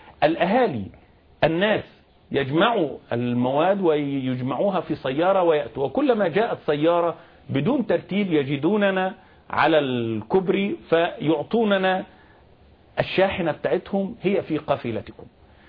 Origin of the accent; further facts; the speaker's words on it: Egypt; أنا مصري ويعني أفهم هذا الشعب جيدا